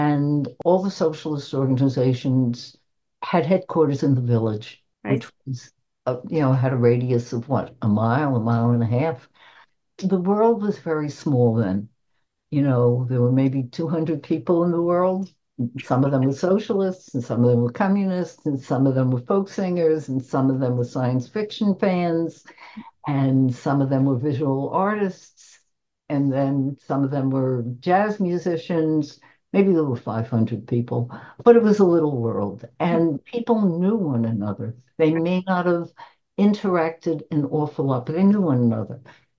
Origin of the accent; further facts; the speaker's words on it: Brooklyn, New York, United States; I talk about growing up in Brooklyn. I talk about growing up in Bed-Stuy, which at the time was not a sexy neighborhood.